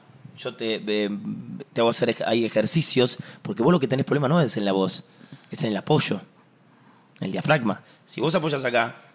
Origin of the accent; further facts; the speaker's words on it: Lomas de Zamora, Buenos Aires Province, Argentina; born there; Yo nací en Loma de Zamora.